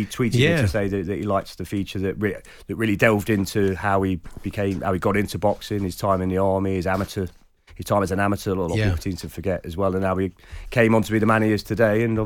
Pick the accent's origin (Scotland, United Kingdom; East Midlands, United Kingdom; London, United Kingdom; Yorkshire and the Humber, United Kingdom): East Midlands, United Kingdom; Leicester; Yeah, well, I'm from Leicester, so before I've moved to the area, I think I'd never been to Cannock either.